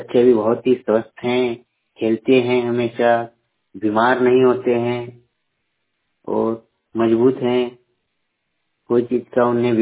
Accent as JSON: {"language": "Hindi", "town": "Ichatu", "region": "Jharkhand", "country": "India", "tie": "born or raised there", "said": "ऐसे मेरा गांव है इचातू, ये झारखंड में है, आपका सोनातू थाना के राहे प्रखंड के इचातू गांव है।"}